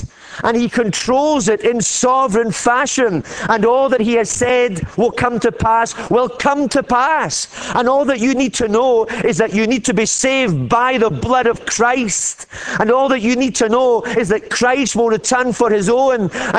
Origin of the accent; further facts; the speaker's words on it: Glasgow, Scotland, United Kingdom; I'm a small prophet, I'm a minor prophet. I'm small. I'm from Glasgow.